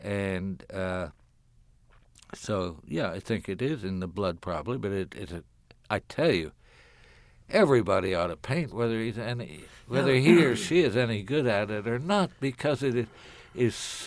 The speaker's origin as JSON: {"language": "English", "town": "Indianapolis", "region": "Indiana", "country": "United States", "said": "I'm from Indianapolis"}